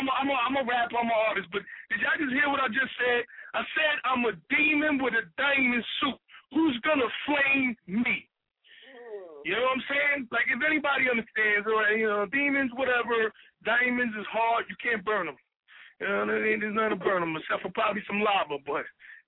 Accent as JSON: {"language": "English", "town": "Brooklyn", "region": "New York", "country": "United States", "said": "like I said, I'm from Brownsville, Brooklyn, and, you know, niggas out here really didn't skateboard back then."}